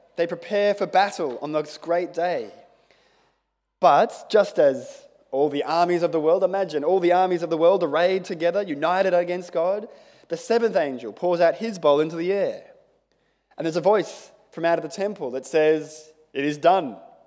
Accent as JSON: {"language": "English", "country": "Australia", "said": "mate, I come from Australia."}